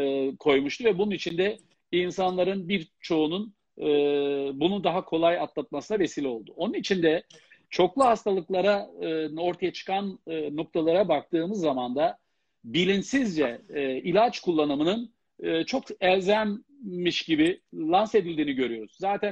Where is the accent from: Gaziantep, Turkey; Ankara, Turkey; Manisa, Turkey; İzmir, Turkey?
Gaziantep, Turkey; Ben Antepliyim, anne tarafında da Maraşlıyım ve dolayısıyla bizim o bölgede mayın eşeği diye bir tabir kullanılır.